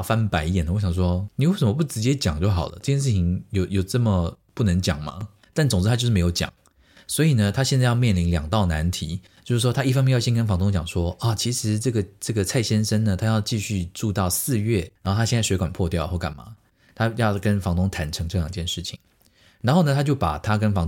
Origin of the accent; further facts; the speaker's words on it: Taiwan; 我说我是从台湾来的，